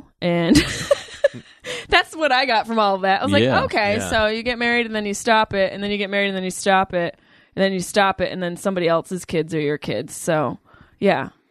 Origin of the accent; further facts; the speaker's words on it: Syracuse, New York, United States; I'm from Syracuse, New York.